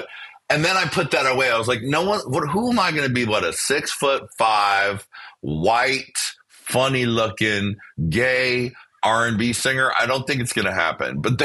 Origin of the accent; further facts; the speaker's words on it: Thailand; also born or lived in Egypt; We lived overseas. I grew up in Thailand and Egypt.